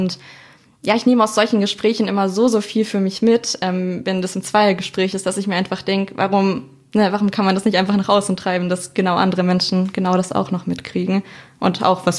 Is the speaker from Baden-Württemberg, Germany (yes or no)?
yes; Baden-Württemberg, Germany; Ich bin 21 Jahre alt. Ich komme aus dem schönen Schwarzwald-Wahlkreis bei Donaueschingen.